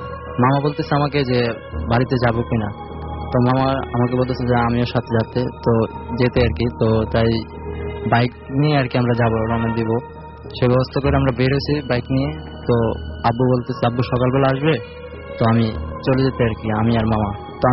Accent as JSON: {"language": "Bangla", "town": "Dakshinkhan", "region": "Dhaka Division", "country": "Bangladesh", "said": "উত্তর দক্ষিণখান থেকে।"}